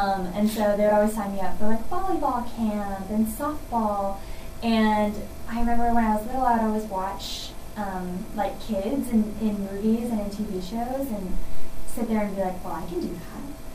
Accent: Texas, United States; I am. I went to Lake Travis High School.

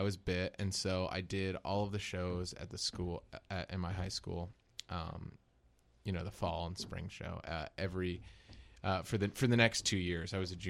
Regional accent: Pocosin, Virginia, United States; I'm from the Hampton Roads area of Virginia, a little tiny town called Pocosin, in the Chesapeake Bay. I grew up there all my life. Went to school in Virginia, University of Virginia

